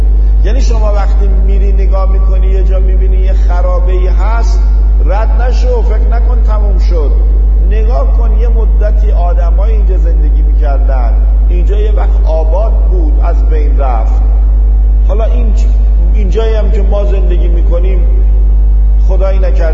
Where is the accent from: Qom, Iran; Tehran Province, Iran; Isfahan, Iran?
Qom, Iran; انشالله ما تو این شهری اهل قمیم انشالله